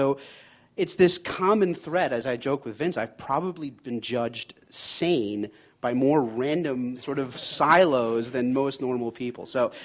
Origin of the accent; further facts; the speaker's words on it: New York, United States; I was living in Boston. I'm a New Yorker